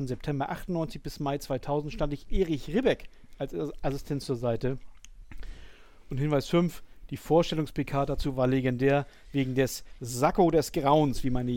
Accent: Netherlands; ich bin Niederländer mit molukisch-indonesischen Wurzeln.

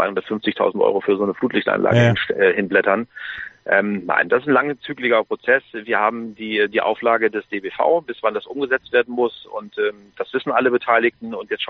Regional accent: Bonn, North Rhine-Westphalia, Germany; ich komme aus Bonn, habe da studiert.

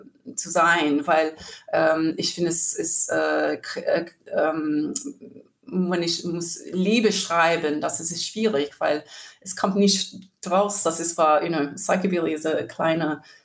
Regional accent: Sydney, New South Wales, Australia; German is a second language; aber wir sind alle aus Sydney eigentlich, so eine Australien-Band

